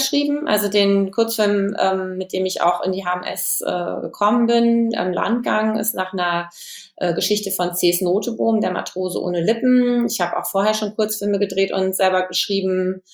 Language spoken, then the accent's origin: German; Lorsch, Hesse, Germany; moved away as an adult; also born or lived in Xanten; now in Hamburg, Germany; ich bin relativ viel umgezogen in meiner Jugend und Kindheit und bin zum Großteil aufgewachsen in Lorsch an der Bergstraße, also in Hessen und dann in Xanten am Niederrhein.